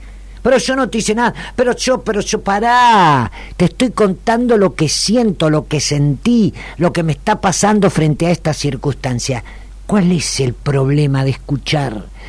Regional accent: Argentina; No soy italiana, yo soy argentina, pero hija de, criada por

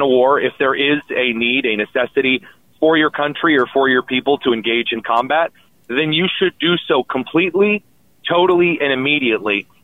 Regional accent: Midwest, United States; As a Midwesterner, I would proudly say the word scoreboard

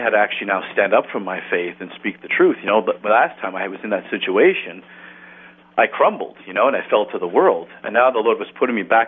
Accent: New York, United States; Now, where I grew up in New York, and you know this, there's no habited sisters.

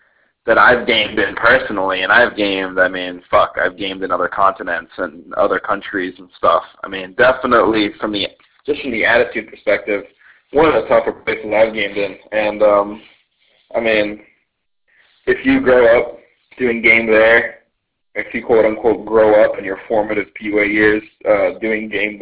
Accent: New York, United States; or rather, I guess I grew up in Long Island, but who doesn't live in the city. I haven't lived there in 7 or 8 years.

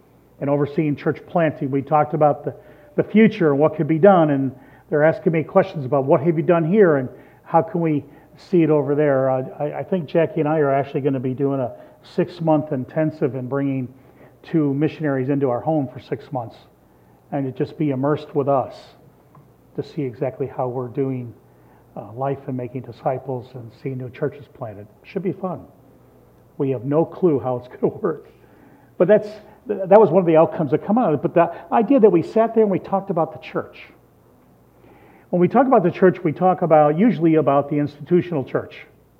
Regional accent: Midwest, United States; now in US South; Never thought I'd move south. I used to live outside of Chicago in the country, so I'm a Midwesterner, and here I am down here.

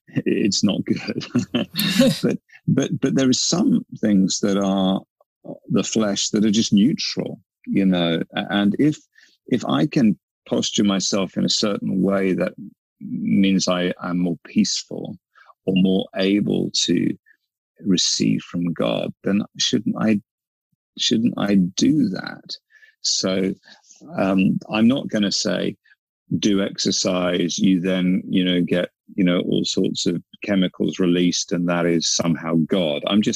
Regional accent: United Kingdom; you're Canadian, I'm British

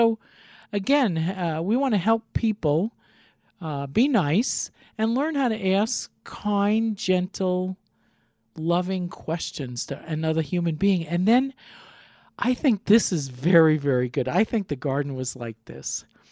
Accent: Long Island, New York, United States; born there; Hint, I was born in 1950 in Long Island, New York.

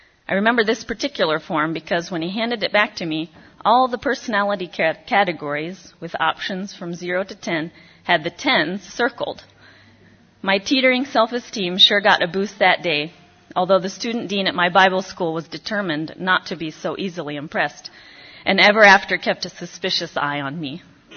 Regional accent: Israel; Growing up in Israel, I did not have any of my extended family around.

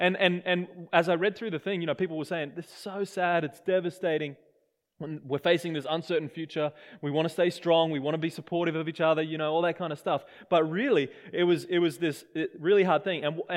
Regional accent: Australia; now in New Zealand; as an Australian, let me just be honest.

